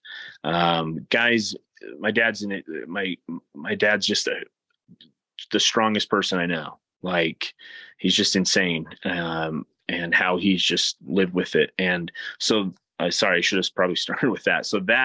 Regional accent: Utah, United States; also born or lived in Pocatello, Idaho; So I was born in Idaho, Pocatello. Lived there for just a few years. I don't remember any of that. Then grew up in Utah, moved down to Utah County, Utah Valley, went through school there

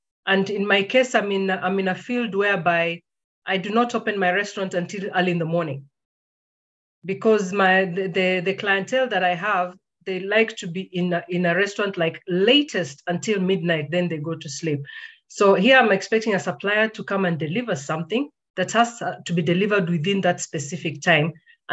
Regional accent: Kenya; But the person just assumes that this is a Kenyan, and me being a Kenyan, Ebu, I can also bring in food from a Chinese restaurant.

